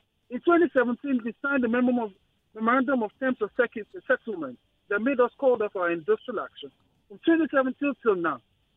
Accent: Lagos, Nigeria; When I was growing up in Lagos, in Apapa, to be specific

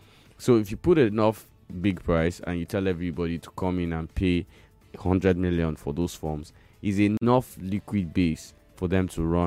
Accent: Nigeria; You know, first and foremost, as a Nigerian, I must respect his freedom to express himself.

